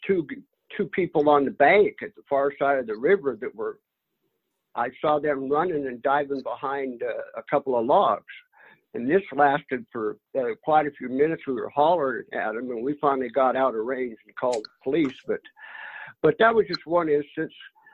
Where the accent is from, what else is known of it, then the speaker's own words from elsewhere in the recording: Auburn, Washington, United States; I'm from Auburn.